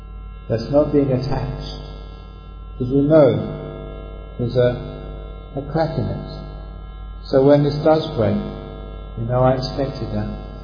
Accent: London, United Kingdom; As a young man growing up in London, I loved music. Now I went to see the … when I was only 11.

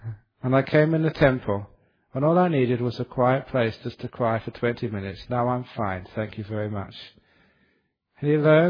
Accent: London, United Kingdom; as a kid growing up in London, which was a very, very noisy city.

